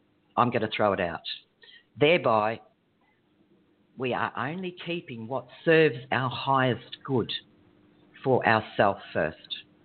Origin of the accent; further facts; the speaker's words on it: Western Australia, Australia; Well, yes, I'm from Western Australia in Australia. I'm from a farming background, actually.